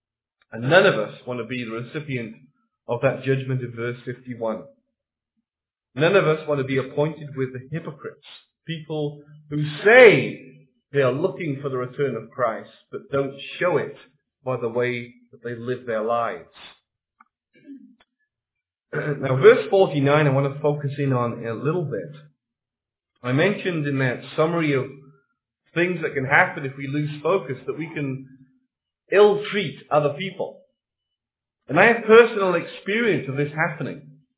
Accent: Wales, United Kingdom; the ecclesia I grew up in South Wales was quite different from that.

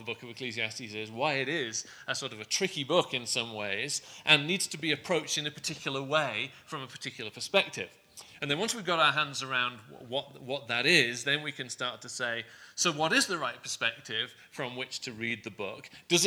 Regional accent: England, United Kingdom; now in United States; As you can tell, I'm from England originally, as is Anita, my wife, and we've been in the U.S. about 5 years.

